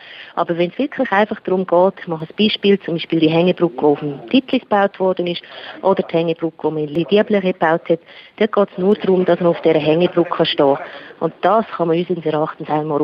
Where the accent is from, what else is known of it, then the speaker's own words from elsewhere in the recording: Switzerland; weil wir sonst auch als Schweizer, oder? Wir fliegen lieber ins Ausland